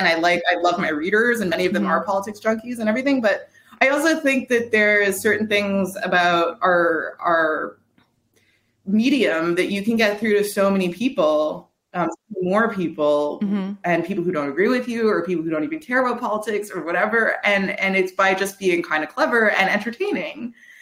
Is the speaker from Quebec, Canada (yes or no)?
yes; Quebec, Canada; I'm from Quebec.